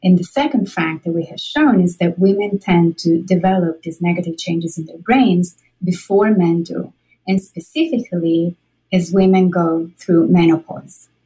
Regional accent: Italy; I'm Italian. I'm from Italy.

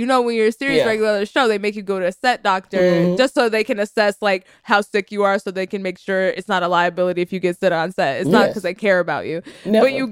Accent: Texas, United States; I am from Texas. I know Beaumont. I've been to Beaumont. Back, you know, it's like country, like barefoot country. That's my vibe.

